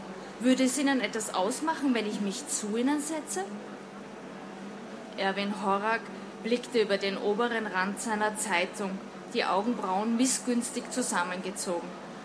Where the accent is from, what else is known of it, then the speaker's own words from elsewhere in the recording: Vienna, Austria; Man wird es mir eh anhören und das Buch spielt ja auch in Wien. Also ich bin Österreicherin